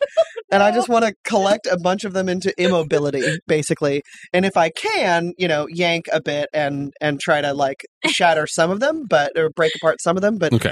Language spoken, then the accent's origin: English; Illinois, United States; Whatever, I'm from Illinois. It's fine.